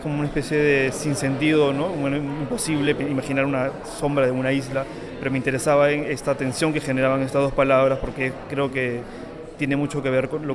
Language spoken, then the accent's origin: Spanish; Peru; soy un fotógrafo peruano